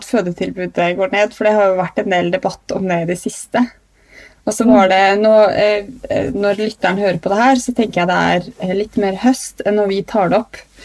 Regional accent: Trondheim, Trøndelag, Norway; born there; Jeg ble født på stiftelsen i Trondheim.

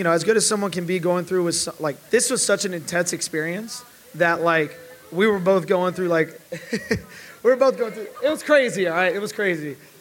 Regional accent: Chicago, Illinois, United States; We didn't just connect because we're both from Chicago and we like Golden Retrievers.

